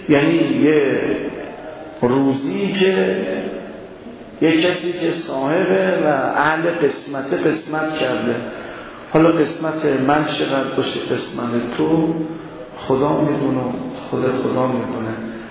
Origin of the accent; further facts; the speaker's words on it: Iran; خیال نکنید اینا چون ما ایرانیم برای ما راحت تران